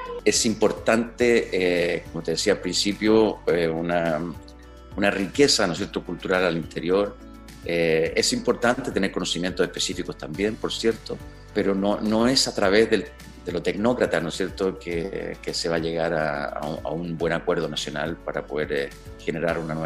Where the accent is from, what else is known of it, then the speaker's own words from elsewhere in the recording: Chile; Hoy día hay un desconocimiento absoluto de lo que somos nosotros los chilenos, entre nosotros.